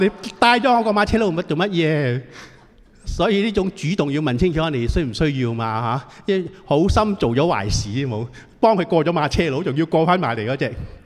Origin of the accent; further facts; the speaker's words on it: Singapore; 弟兄姊妹，我哋新加坡人好中意食咩啊？